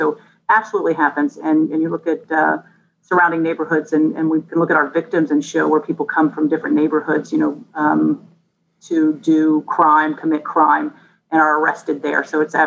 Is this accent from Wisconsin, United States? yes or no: no; Cincinnati, Ohio, United States; I grew up in Little Price Hill, and I've seen, I know, you know, what it's like to live in those that inner city neighborhoods.